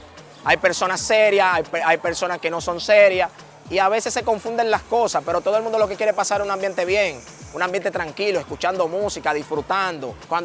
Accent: Capotillo, Distrito Nacional, Dominican Republic; born there; nací aquí en Capotillo, actualmente vivo en Capotillo.

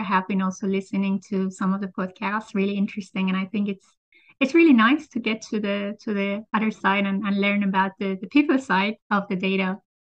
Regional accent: Iran; I'm originally from Iran, and I have been raised and grown there. I'm from a generation that there was a very huge population at the time that I was born.

